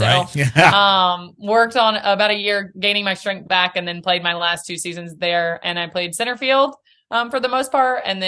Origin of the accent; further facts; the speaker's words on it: Nashville, Tennessee, United States; Born and raised in Nashville. My parents still live in Nashville, so I get to visit pretty often.